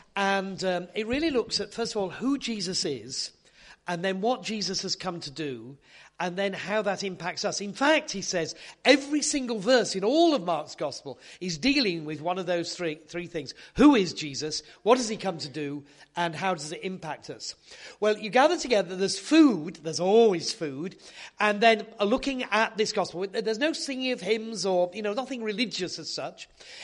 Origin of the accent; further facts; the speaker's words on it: Yorkshire and the Humber, United Kingdom; it was my joke as a Yorkshireman